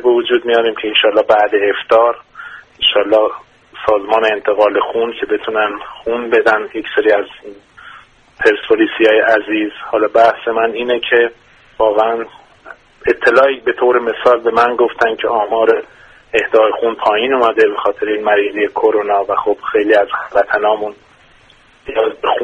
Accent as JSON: {"language": "Persian", "town": "Shiraz", "region": "Fars", "country": "Iran", "said": "به خاطری که من شیرازی هستم"}